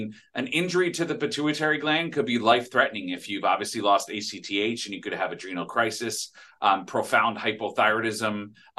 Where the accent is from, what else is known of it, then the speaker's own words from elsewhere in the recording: Troy, New York, United States; So I'm originally from Troy, New York, which is across the river from Albany and kind of the middle of the state.